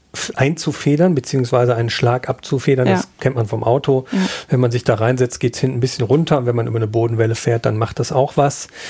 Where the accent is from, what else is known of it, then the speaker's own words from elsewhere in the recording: North Rhine-Westphalia, Germany; Ich bin ein Kind des Ruhrgebiets